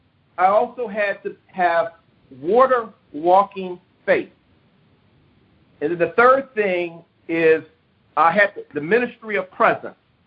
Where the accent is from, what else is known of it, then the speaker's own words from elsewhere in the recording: Detroit, Michigan, United States; I grew up in Detroit and I just needed an opportunity to start all over again.